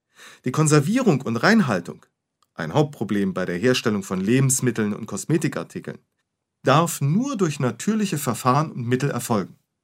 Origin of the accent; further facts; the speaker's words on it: Neustadt, Germany; born there; now in Hannover, Germany; Geboren bin ich in Neustadt. Anfang der 70er Jahre bin ich nach Hannover gekommen